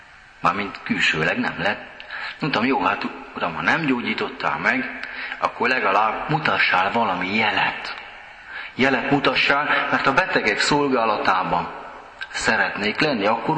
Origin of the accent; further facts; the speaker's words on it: Sândominic, Harghita, Romania; accent: Székely; Én Csíkszentdomokosról származom, Székelyföldről, valószínű, hogy érződik is az akcentuson.